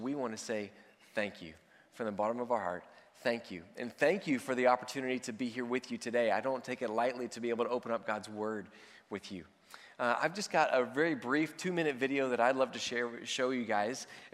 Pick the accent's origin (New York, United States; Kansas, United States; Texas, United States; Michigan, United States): Texas, United States; Now, I grew up in Texas. Okay, I grew up and I thought I knew about Canada